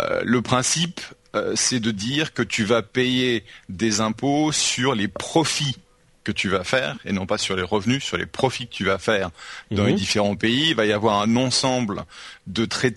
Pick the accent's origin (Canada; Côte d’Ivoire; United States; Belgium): United States; now in France; puisque bon, je suis américain, donc je paye des impôts aux États-Unis, même si je n'habite pas aux États-Unis.